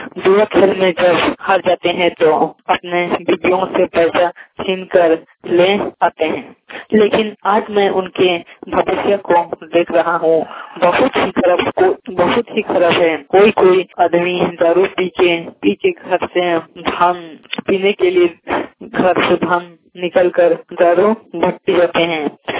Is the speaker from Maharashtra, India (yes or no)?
no; Dalmanga, Jharkhand, India; बोल रहा हूँ, ग्राम दालमंगा से, प्रखंड जिला सरायकेला खरसावां।